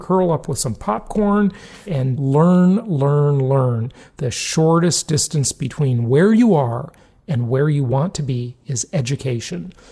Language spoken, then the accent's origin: English; Los Angeles, California, United States; in Los Angeles, my hometown